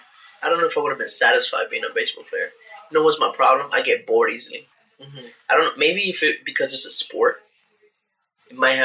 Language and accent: English; Bronx, New York, United States; now in Utica, United States; Cornhill here in Utica is, like, the ghetto, basically. It's not really a ghetto because we're from the Bronx, so...